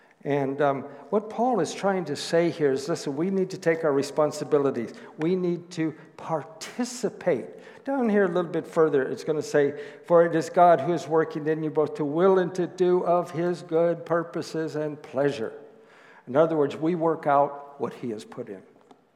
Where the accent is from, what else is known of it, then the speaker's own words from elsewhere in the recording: United States; moved away as an adult; now in Ireland; Okay, there's one from Ireland, where I've lived for the last 39 years. I'm working on my accent.